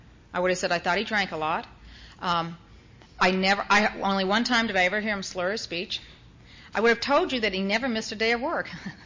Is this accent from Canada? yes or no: yes; Canada; also born or lived in overseas; now in Wetumpka, United States; I am not originally from Wetumpka, Alabama, just in case you couldn't tell. I am originally Canadian. My mother is English. My father was Dutch. I spent most of my life growing up overseas